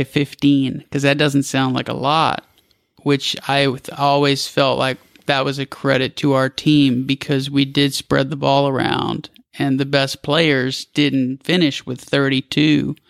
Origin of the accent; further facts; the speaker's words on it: Houston, Texas, United States; I wanted to show that I was from Houston, Texas. That's where I went to high school.